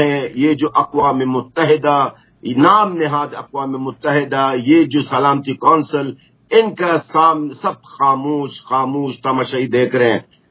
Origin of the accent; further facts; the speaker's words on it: Khan Yunis, Gaza Strip, Palestine; Urdu is a second language; اور میں ہوں خود غزہ کا ہوں، میں خان یونس شہر کا ہوں جو غزہ کے مڈ میں آتا ہے.